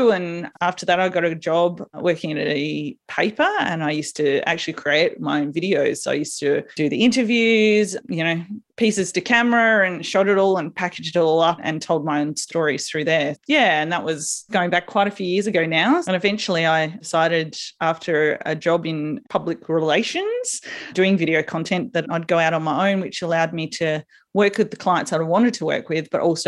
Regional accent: South Australia, Australia; small town, so much so that you didn't even have to slow down to 60 to go through our town. So I grew up little country town in South Australia.

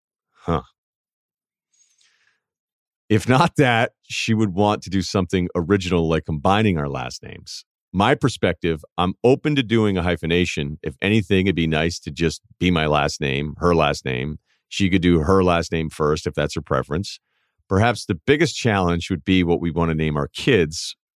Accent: New York City, New York, United States; Two liberal Jewish people growing up in New York City area tend to do that.

